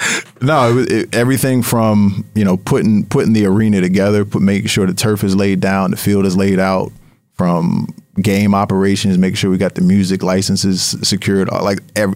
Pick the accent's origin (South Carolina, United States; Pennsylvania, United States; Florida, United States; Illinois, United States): Pennsylvania, United States; Harrisburg; there was a team that was launching in my hometown in Harrisburg, PA, and they were looking for investors.